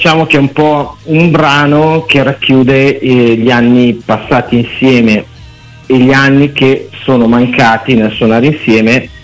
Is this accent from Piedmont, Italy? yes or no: yes; Omegna, Piedmont, Italy; provincia di Verbania, la zona dell'Umegnese, VCO, ecco.